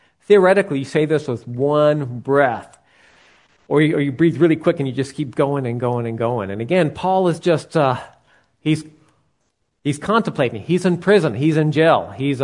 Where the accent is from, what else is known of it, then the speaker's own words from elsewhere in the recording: Southeast, United States; Now, I come from the southeast part of the United States, and I know the Saints as an American football team.